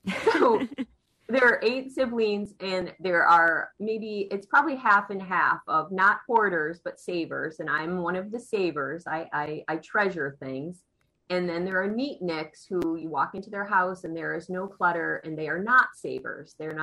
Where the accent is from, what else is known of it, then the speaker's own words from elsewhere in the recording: Chippewa Falls, Wisconsin, United States; So I grew up in Chippewa Falls, which is right next to Lake Halley, but really it's all part of the same community.